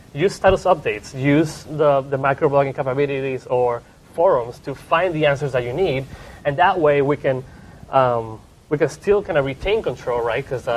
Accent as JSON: {"language": "English", "country": "Puerto Rico", "said": "I'm from Puerto Rico, by the way."}